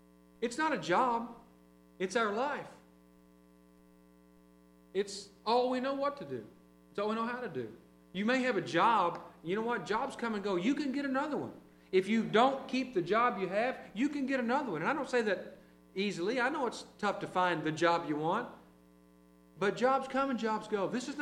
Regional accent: Ada, Oklahoma, United States; You know, I'm from Ada. Ada has its own small town newspaper.

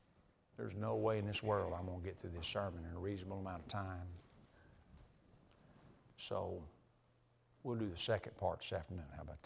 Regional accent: Oklahoma, United States; I know you do because I grew up in Oklahoma. We had them all the time.

